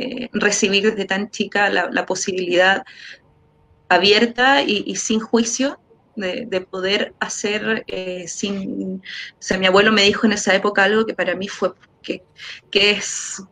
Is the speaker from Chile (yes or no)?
yes; Chile; born there; sobre todo en una época que nacimos en dictadura en Chile también.